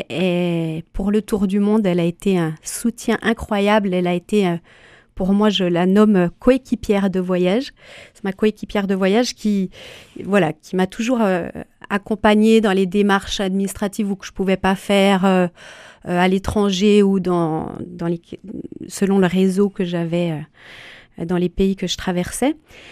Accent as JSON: {"language": "French", "region": "Bourgogne-Franche-Comté", "country": "France", "said": "on proposait des campements dans le Jura, la région d'où je viens, d'où mon petit accent pour les auditeurs de cette région."}